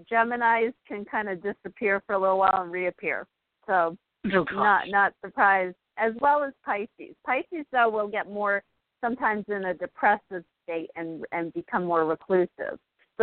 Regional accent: Massachusetts, United States; I'm from Massachusetts originally.

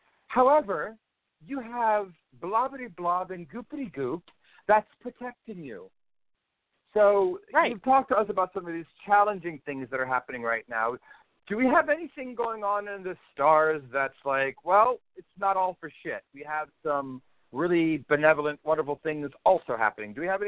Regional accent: New York, United States; And being a New Yorker or being in the metropolitan area to see anything like this

